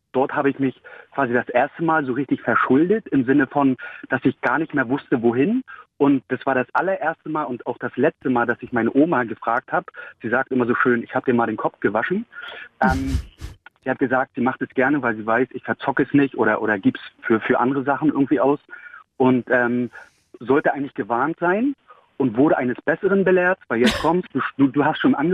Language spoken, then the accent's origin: German; Berlin, Germany; ich komme aus Berlin